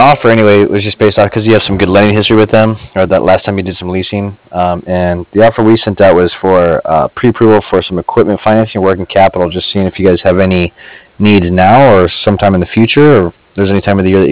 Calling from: Cardiff, Wales, United Kingdom; I am calling from Cardiff.

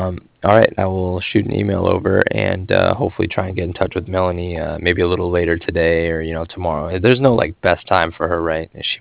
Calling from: Cardiff, Wales, United Kingdom; I'm calling from Cardiff. That's Cardiff, like

